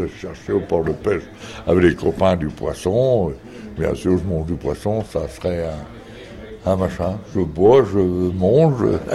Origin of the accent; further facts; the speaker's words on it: Groix, Brittany, France; J'ai grandi à Groix, j'ai vécu 30 ans à Groix. Maintenant, je ne suis plus à Groix.